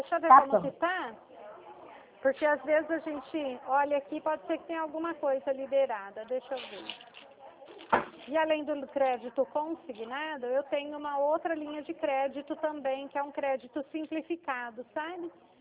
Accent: São Paulo, Brazil; Eu sou do estado de São Paulo

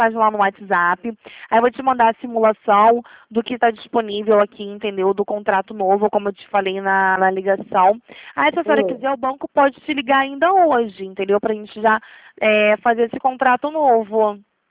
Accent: Nova Iguaçu, Rio de Janeiro, Brazil; Moro no Rio. Sou de Nova Iguaçu.

